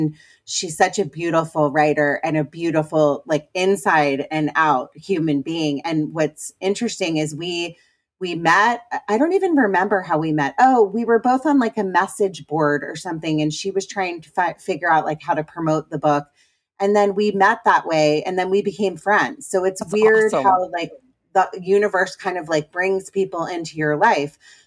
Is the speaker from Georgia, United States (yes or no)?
no; Potomac, Maryland, United States; So I'm a Washingtonian. I'm from Potomac, Maryland.